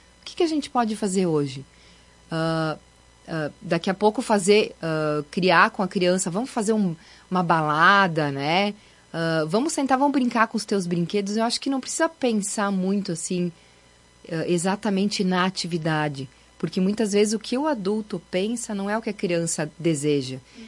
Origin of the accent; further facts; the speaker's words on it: Farroupilha, Rio Grande do Sul, Brazil; Como eu sou de Farroupilha, eu vou falar de Farroupilha